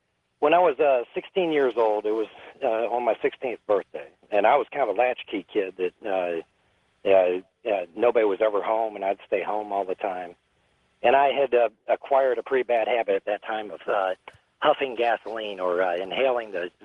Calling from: Knoxville, Tennessee, United States; I'm calling from Knoxville, Tennessee.

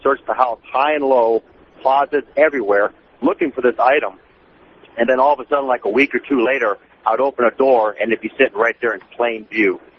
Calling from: Wichita, Kansas, United States; from Wichita.

